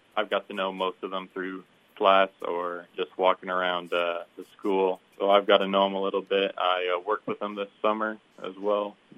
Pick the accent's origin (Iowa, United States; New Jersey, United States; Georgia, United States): Iowa, United States; Underwood; I grew up at in Underwood and graduated high school from there